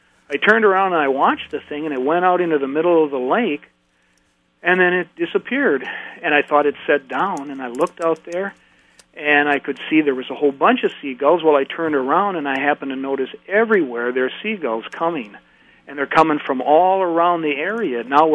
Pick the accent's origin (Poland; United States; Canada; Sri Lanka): United States; Shawano, Wisconsin; when I was growing up in the Shawano area, and I have a cottage there yet